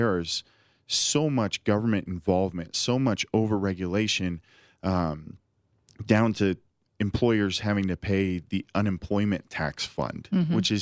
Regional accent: Oakland, California, United States; People don't realize that when I grew up in Oakland, it was a common occurrence to get shot out when I walked down the streets.

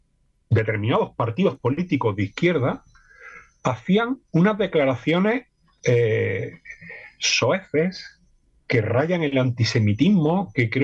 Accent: Spain; como españoles en mi caso

